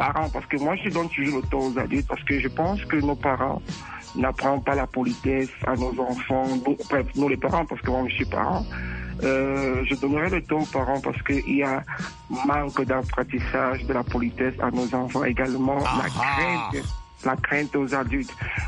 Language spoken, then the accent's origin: French; Cameroon; Moi, par exemple, je suis né au Cameroun